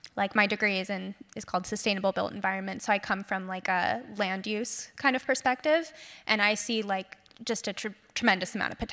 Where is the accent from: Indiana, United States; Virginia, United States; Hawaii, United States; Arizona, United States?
Arizona, United States; Tucson; In my hometown of Tucson, Arizona